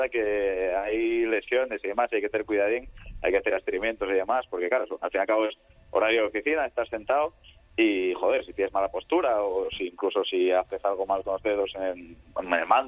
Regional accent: Oviedo, Asturias, Spain; De Oviedo, Oviedo.

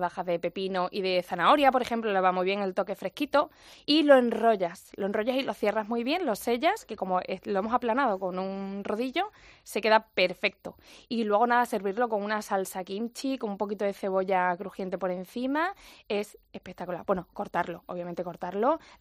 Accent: Higuera de la Serena, Extremadura, Spain; Yo soy extremeña.

